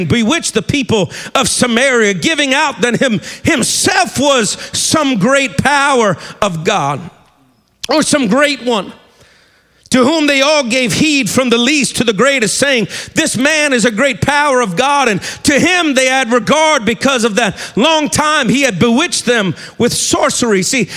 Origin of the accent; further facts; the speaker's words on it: New York City, New York, United States; I was up in Maine a number of years ago, where my wife is from. I'm originally from New York City, Brother Tony.